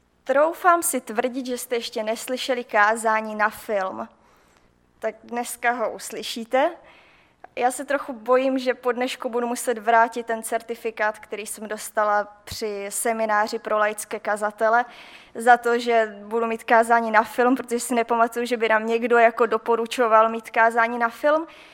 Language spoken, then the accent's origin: Czech; Svinov, Moravian-Silesian Region, Czechia; jsme celá rodina ze Svinova, já teda chodím do sboru od malička, vyrostla jsem ve svinovském sboře a bydlím tady v Ostravě, studuju experimentální biologii na Ostravské univerzitě